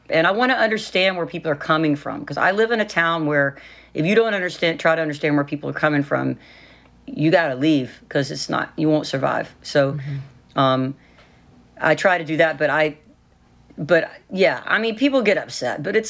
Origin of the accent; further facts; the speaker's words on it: Southern United States, United States; I'm a Southerner. I'm like a redneck.